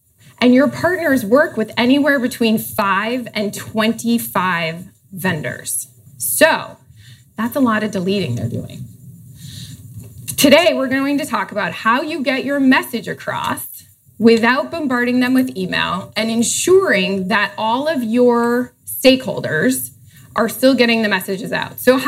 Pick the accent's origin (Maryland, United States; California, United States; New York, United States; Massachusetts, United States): Massachusetts, United States; Boston; now in Boulder, United States; I'm originally from Boston, so tonight, if we're anywhere near the happy hour, I'll start dropping my ass. And I currently live in Boulder, Colorado